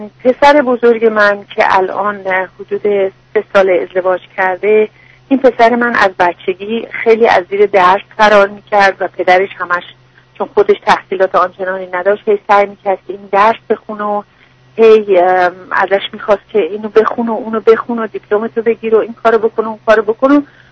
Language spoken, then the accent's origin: Persian; Iran; moved away as an adult; now in Canada; من حدود 30 سال پیش از ایران به کانادا اومدم